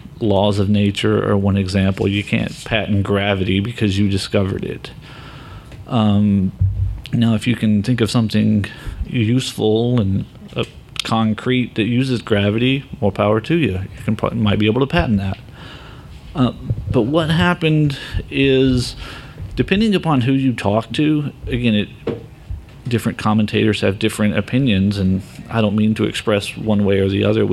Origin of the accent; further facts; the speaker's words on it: Atlanta, Georgia, United States; I actually work up in Minnesota, but I'm actually from the Atlanta area. I went to Georgia Tech, go Jackets.